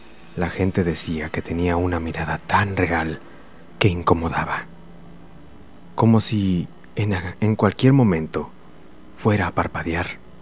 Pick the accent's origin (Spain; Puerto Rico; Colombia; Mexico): Mexico; Tijuana, Baja California; hoy hablaremos de mi tierra natal, mi hogar, una ciudad que muchos conocen por su vida nocturna, sus tacos, su gente honrada, y por ser la frontera más transitada del mundo